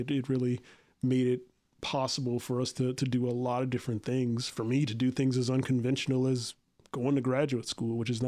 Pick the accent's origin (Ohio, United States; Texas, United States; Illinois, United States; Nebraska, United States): Nebraska, United States; Omaha; I've grown up in a couple of places. I'm mostly from Omaha, Nebraska. My father was in the Air Force, so we lived